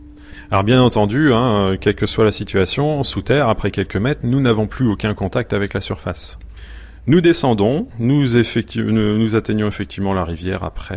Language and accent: French; Gramat, Occitanie, France; j'ai 39 ans. J'ai grandi dans le Lot, à Gramat, une petite commune, non loin de Rocamadour et du gouffre de Padirac.